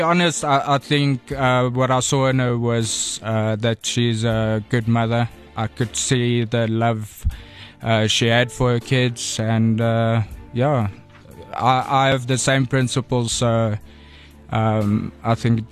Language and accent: English; Alberton, Gauteng, South Africa; from Alberton. I'm 38 years old. I'm a systems manager at a data center in Kempton Park.